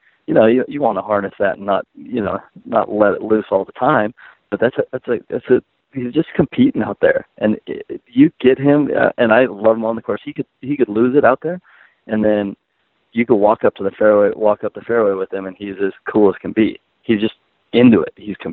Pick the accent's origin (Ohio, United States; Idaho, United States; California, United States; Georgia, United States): California, United States; Long Beach; my dad was a member at a course called Virginia Country Club in Long Beach, and we lived close to the golf course.